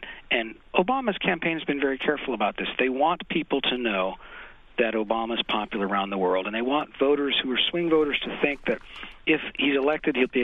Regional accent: California, United States; I'm a Californian, so, you know, we're oriented that way.

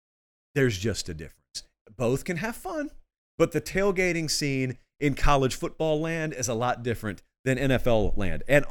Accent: the South, United States; I didn't. I grew up in the South. And so in the South, it's a lot different.

